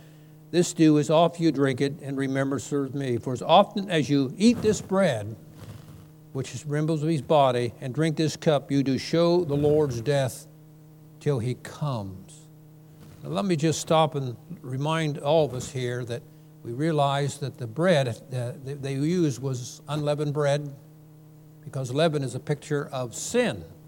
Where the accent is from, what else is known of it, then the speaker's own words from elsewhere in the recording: Ohio, United States; And I'm from Ohio, so now and then I slip and sing washed instead of washed, okay?